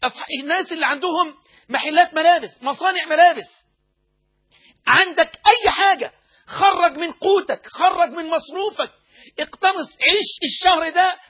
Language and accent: Arabic; Egypt; هي نقابة الأطباء عندنا في مصر